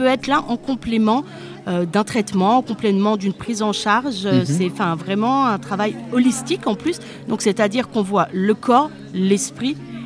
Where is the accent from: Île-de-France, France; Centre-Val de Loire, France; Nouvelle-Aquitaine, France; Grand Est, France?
Centre-Val de Loire, France; Gien; Voilà, je suis de Gien.